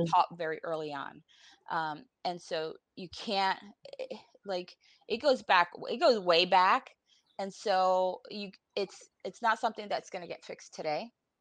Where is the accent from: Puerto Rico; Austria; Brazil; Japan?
Puerto Rico; now in United States; I grew up in Puerto Rico. Everyone's Puerto Rican there. I did not encounter racism until I moved to the States